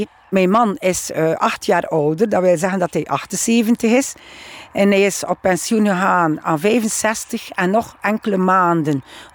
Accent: Oostkamp, Flanders, Belgium; uit Oostkamp. Ik ben boerin en ik ben nu ongeveer een 10 jaar met pensioen.

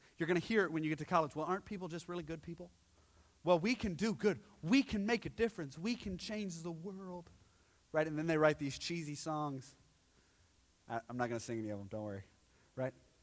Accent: Baltimore, Maryland, United States; Now, I know if I asked that in my hometown of Baltimore, there would be somebody that would go, I think people are good!

